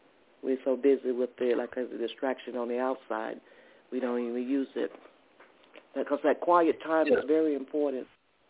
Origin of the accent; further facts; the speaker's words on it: the South, United States; I'm originally from the South, and I heard the voice.